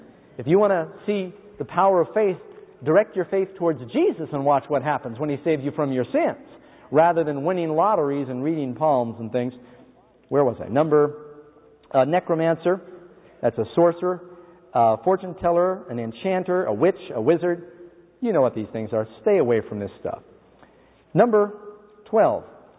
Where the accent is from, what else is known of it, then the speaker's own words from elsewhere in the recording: New York City, New York, United States; Do you know my mother, I grew up in New York City, all of her friends were into astrology.